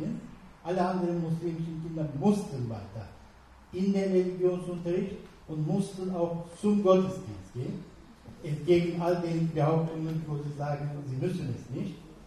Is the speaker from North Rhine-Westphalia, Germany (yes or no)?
yes; Mönchengladbach, North Rhine-Westphalia, Germany; Ich komme aus Mönchengladbach. Vertrete einen Elternverein dort.